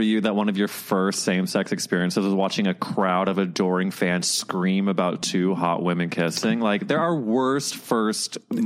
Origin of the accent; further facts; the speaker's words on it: St. Louis, Missouri, United States; St. Louis, Missouri.